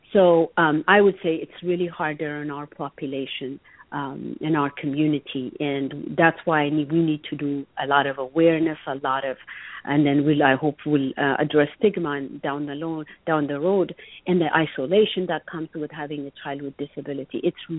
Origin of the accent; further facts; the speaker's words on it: Ethiopia; Growing up in Ethiopia, I did not know anybody that has a child with autism, and my parents did not know anybody.